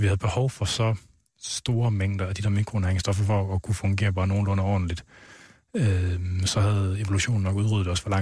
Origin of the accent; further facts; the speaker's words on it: West Jutland, Denmark; Jeg er fra Vestjylland af.